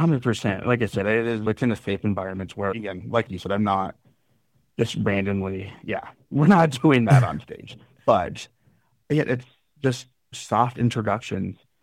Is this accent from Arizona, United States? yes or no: yes; Payson, Arizona, United States; I grew up in Payson, and especially back in like the 90s and early 2000s, it's still very much a very cowboy masculine town.